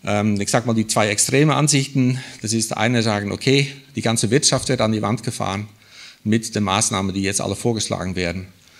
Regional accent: Southern Germany, Germany; ich komme eher hier aus dem Süden von Deutschland

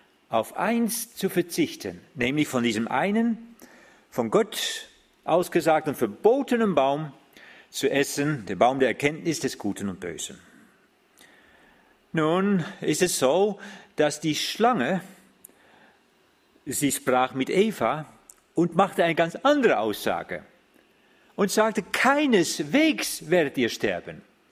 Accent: Netherlands; German is a second language; also ich bin Holländer.

